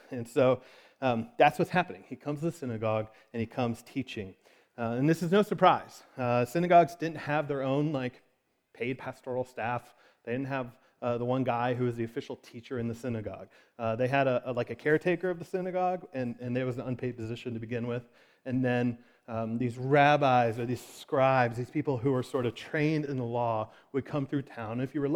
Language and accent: English; Florida, United States; I grew up in South Florida, and one of my really good friends from school was a pretty Orthodox Jewish family.